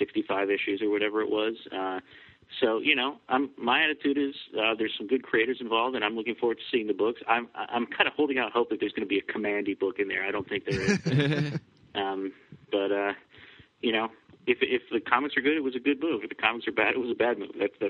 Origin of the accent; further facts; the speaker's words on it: Massachusetts, United States; also born or lived in New York; when I started reading comics, I was born in New York, and I remember walking down the street, and you'd see them on the newsstand, and you'd pick them up, or you'd see them in the grocery store. You know, when I grew up in Massachusetts